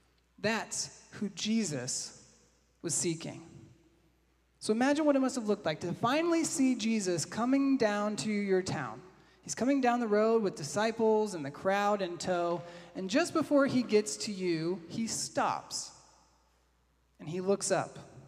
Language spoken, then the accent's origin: English; Boston, Massachusetts, United States; Now me, I'm coming from Boston